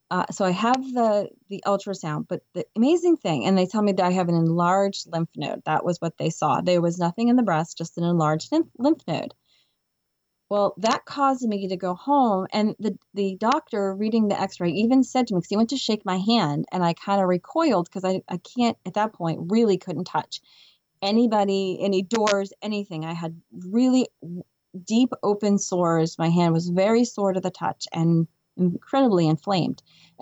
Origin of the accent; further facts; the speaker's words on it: Boston, Massachusetts, United States; I'm from the Boston area, not in the Boston diocese, but close enough.